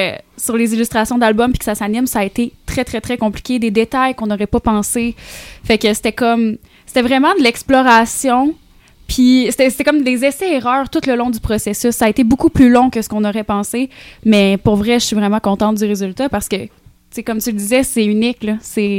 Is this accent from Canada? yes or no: yes; Rimouski, Quebec, Canada; je viens de Rimouski, je viens du Bas-Saint-Laurent, puis c'est les paysages qu'on a par chez moi